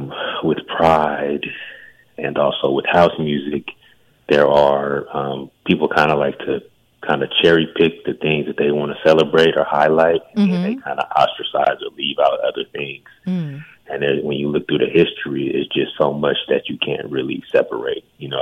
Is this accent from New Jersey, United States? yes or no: no; Vallejo, California, United States; I'm from the Bay Area. I'm from Vallejo.